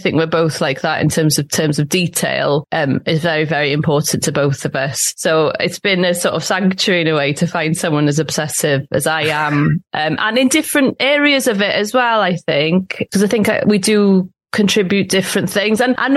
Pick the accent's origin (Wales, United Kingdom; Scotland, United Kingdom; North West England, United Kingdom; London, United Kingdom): Wales, United Kingdom; Cardiff; when you're raised in Wales in a Welsh speaking community in a way, even though I grew up in Cardiff, there's a lot of Welsh around outside of school as well.